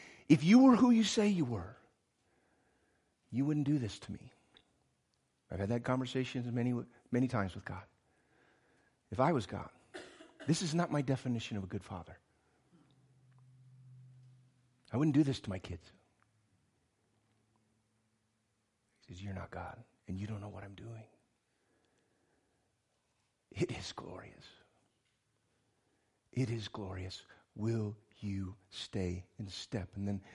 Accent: United States; Out of the womb, I'm an American.

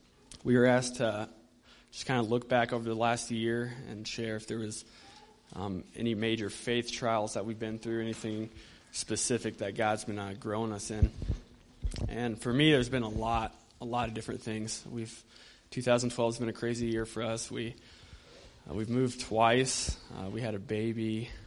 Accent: Texas, United States; moved away; As most of you know, I'm from Texas, and I've kind of had a heart for Texas really since I left years ago.

